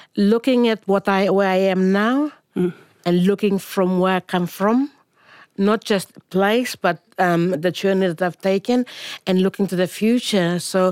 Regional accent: Bougainville, Papua New Guinea; now in Australia; I come from Bougainville.

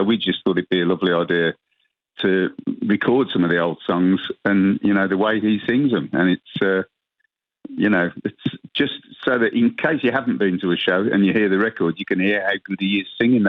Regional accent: Birmingham, West Midlands, United Kingdom; The area that we grew up in Birmingham, was a high immigrant population, and we heard Jamaican music

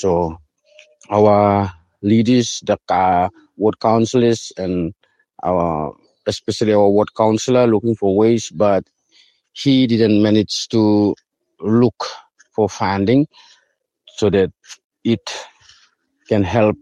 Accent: Andra Island, Manus Province, Papua New Guinea; I'm from Andra Island. I'm teaching here.

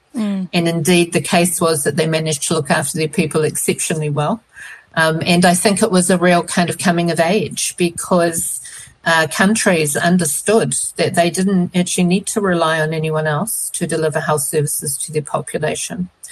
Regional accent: Tonga; my home country of Tonga. Have been incredibly blessed to be able to work back at home and to serve my community in Tonga as well as in New Zealand.

